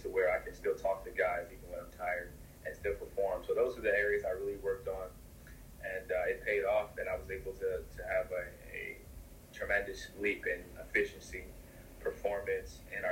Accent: Ohio, United States; See, I'm from Ohio, you know what I'm saying?

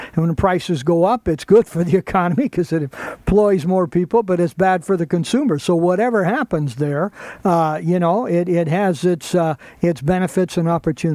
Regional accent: Birmingham, Alabama, United States; born there; I was born in Birmingham. It just reminds me of all my relatives and how they sound here.

